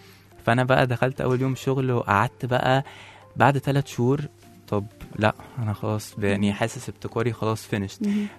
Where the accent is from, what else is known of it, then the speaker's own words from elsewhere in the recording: Egypt; ان احنا مش هقول كمصريين عشان ما عممش، بس بنحب الاستقرار